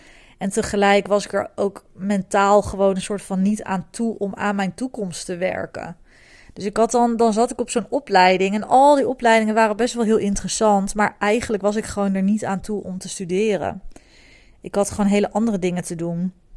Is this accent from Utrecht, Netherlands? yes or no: yes; Amersfoort, Utrecht, Netherlands; also born or lived in Overijssel; Ik ben opgegroeid in Amersfoort, of althans tot mijn 8e of tot mijn 10e woonde ik dus in Amersfoort.